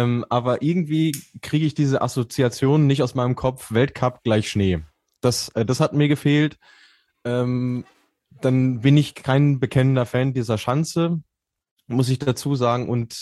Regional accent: Austria; Und ich kann als Österreicher nur sagen, ich habe 4-mal Wiener Schnitzel serviert bekommen an dem Wochenende in Wiesbaden.

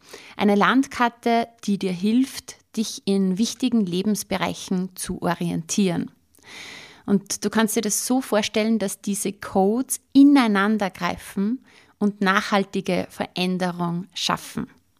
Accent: Austria; Sie ist eine gestandene Frau, wie wir bei uns in Österreich sagen.

